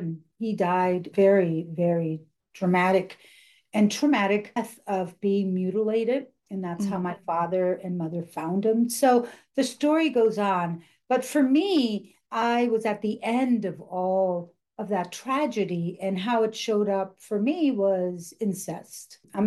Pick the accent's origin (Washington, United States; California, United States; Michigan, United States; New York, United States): New York, United States; New York City; also born or lived in Dominican Republic; Well, I'm from the Dominican Republic, raised in New York City, have been here in the States since I was five.